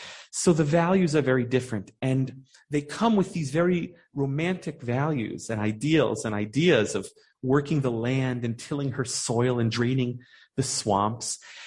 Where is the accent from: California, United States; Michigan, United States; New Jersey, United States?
New Jersey, United States; I grew up in New Jersey. What do I know?